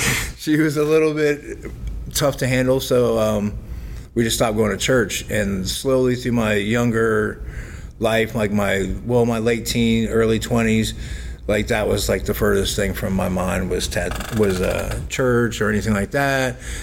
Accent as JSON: {"language": "English", "town": "Tampa", "region": "Florida", "country": "United States", "said": "Well, basically, I'm a third generation Floridian. I'm from Tampa, Florida. I was born in 1971, so I'm 51 years old."}